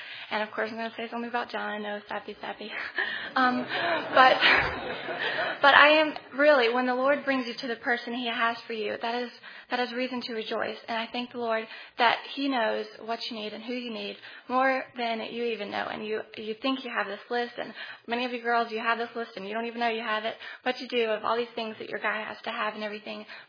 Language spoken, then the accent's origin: English; Shelby, United States; I am a graduate of theology major, and I'm from Shelby.